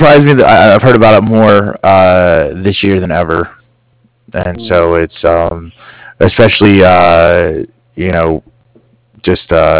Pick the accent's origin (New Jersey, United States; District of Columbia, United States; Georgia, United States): District of Columbia, United States; Washington; Like I said, I'm from DC, and I watch, so I watch the Nationals play baseball, right?